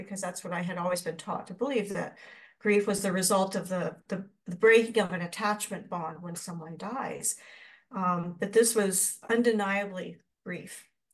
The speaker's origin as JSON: {"language": "English", "region": "Florida", "country": "United States", "moved": "yes", "lives_now": "Canada", "said": "I'm originally actually from Florida. And so how most people go from Canada down to Florida, I did it the opposite direction."}